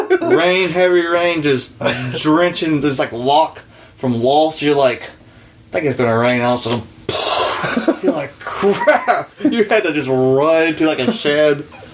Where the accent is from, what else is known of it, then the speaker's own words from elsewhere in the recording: Shelbyville, Kentucky, United States; Like, I'm from Shelbyville, where's that at? It's close to Louisville.